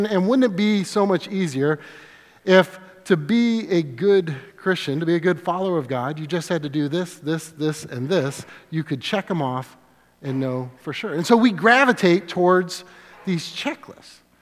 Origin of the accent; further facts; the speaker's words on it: Washington, United States; also born or lived in New England; because I grew up in Washington State and New England, right?